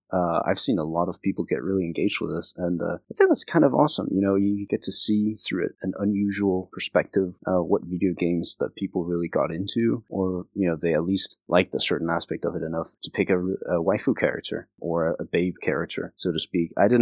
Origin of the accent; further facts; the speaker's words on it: Denmark; also born or lived in Canada; I grew up mostly in Denmark, but in Canada throughout my childhood as well.